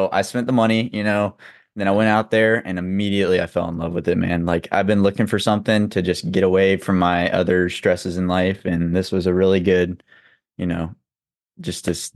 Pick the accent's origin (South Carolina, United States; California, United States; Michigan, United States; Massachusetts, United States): South Carolina, United States; also born or lived in Hickory, North Carolina; Yeah, I grew up here. I was born in North Carolina in Hickory.